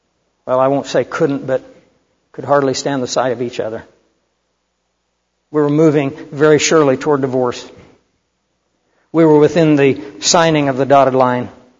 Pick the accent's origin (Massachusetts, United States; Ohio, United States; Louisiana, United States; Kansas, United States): Kansas, United States; I come from Kansas originally. We have great grass fires there that burn across the prairie.